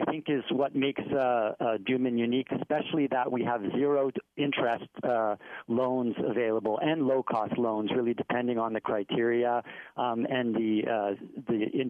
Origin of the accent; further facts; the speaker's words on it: Montreal, Quebec, Canada; I'm originally from Canada, from Montreal